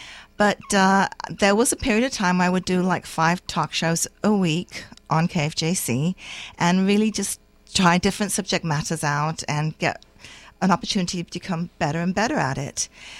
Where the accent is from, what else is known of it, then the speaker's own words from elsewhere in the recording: England, United Kingdom; now in Mountain View, United States; I have a background with listening to pirate radio growing up in England and knowing how it can affect people's lives. Okay, so moved to Mountain View